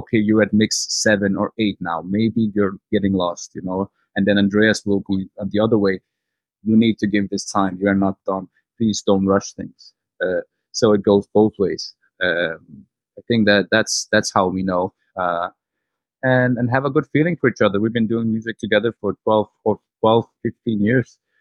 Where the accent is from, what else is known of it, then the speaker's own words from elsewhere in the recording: Serbia; And I will say I am from Serbia. I have gypsy mother and father, and I can throw a curse at you.